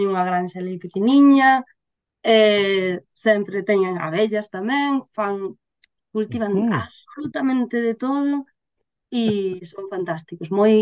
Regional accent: Ferrol, Galicia, Spain; Imagínate, que eu son de Ferrol, eh?

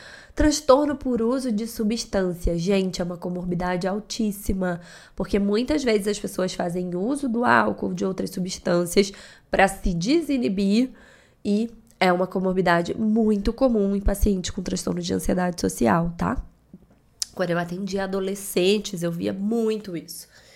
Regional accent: Rio de Janeiro, Brazil; Eu morei um tempo em São Paulo, sou carioca, moro no Rio, a vida inteira no Rio, mas passei algumas temporadas morando em São Paulo por conta do trabalho do meu filho

